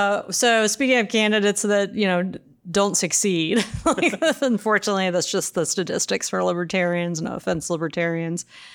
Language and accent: English; Virginia, United States; No, not at all. I mean, Northern Virginia, it was all about professional leagues, not college anyway.